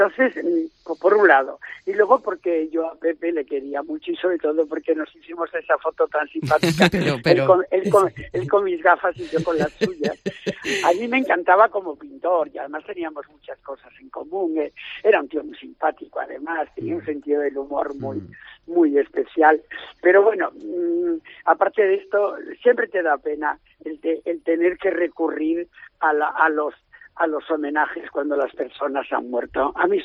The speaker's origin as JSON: {"language": "Spanish", "region": "Galicia", "country": "Spain", "tie": "born there", "said": "yo nací en Galicia como detalle."}